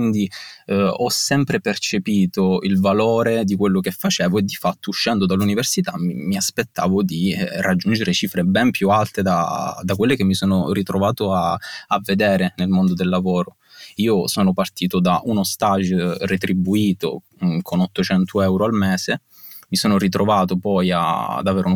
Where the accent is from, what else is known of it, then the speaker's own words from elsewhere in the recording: Palermo, Sicily, Italy; ho 26 anni, vengo dalla Sicilia, da Palermo